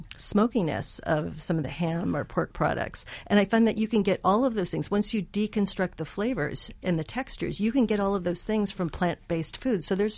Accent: Michigan, United States; You know, I'm a Midwestern girl. I grew up outside of Detroit eating meat at least two or three times a day.

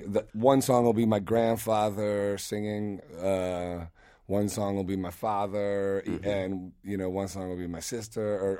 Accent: Akron, Ohio, United States; I never thought Steinway was going to say anything about me in my life when I was growing up in Akron.

